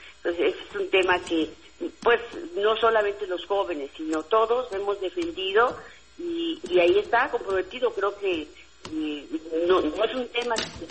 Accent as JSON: {"language": "Spanish", "region": "Hidalgo", "country": "Mexico", "said": "Mira, yo soy hidalguense y llevo una carrera de más de 30 años"}